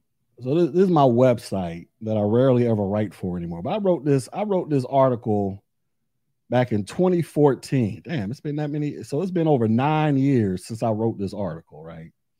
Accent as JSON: {"language": "English", "region": "Florida", "country": "United States", "said": "Y'all know I'm from Florida. I don't live in Miami, but I am from Florida."}